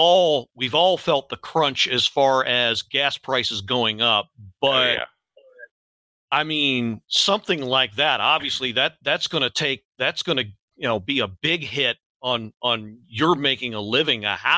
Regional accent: Baltimore, Maryland, United States; I went to a handful of Skipjacks games myself growing up in the Baltimore area.

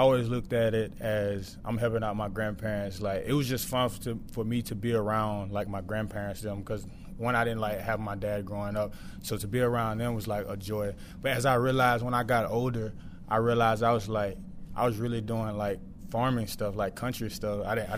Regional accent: Meridian, Mississippi, United States; Growing up, I was like a country boy, so I was always like hauling hay. I was always with my grandparents.

